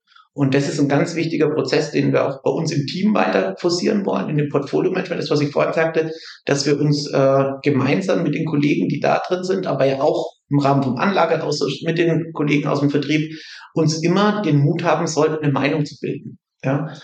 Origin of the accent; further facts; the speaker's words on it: Schweinfurt, Bavaria, Germany; born there; weil ich gebürtig aus Schweinfurt komme. Insofern weggegangen und dann hat es mich wieder eingeholt ins Frankenland.